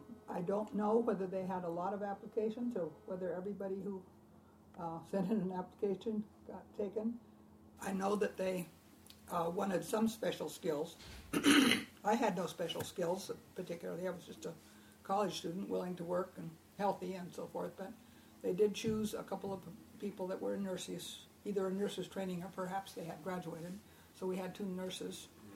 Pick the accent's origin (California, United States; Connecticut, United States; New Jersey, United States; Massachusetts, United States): California, United States; Rosemead; I was born in California and hadn't gone very far from California.